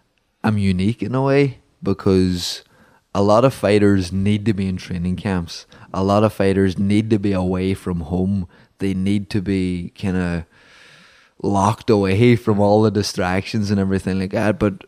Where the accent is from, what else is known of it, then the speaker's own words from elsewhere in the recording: Ireland; now in United States; I wasn't, you know, I'm an Irish man. You know, I'll fit in Boston and New York and places like that, but the Hollywood Hills and Santa Monica and Venice Beach, it just didn't click for me.